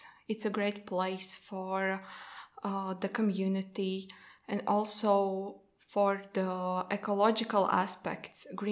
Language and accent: English; Latvia; I am from Latvia, and I study at the Latvia University of Life Sciences and Technologies.